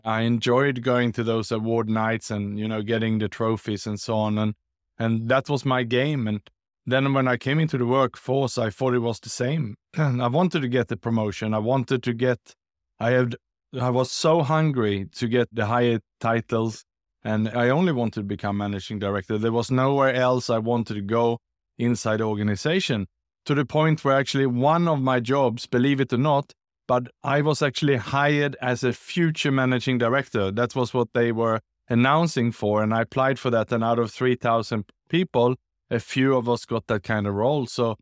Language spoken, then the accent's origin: English; Sweden; born there; English is a second language; also born or lived in Australia / Southeast Asia; Yes. So I was born in Sweden, in Europe, and then I was educated in Australia, and then I lived and worked the last 20 years in Southeast Asia.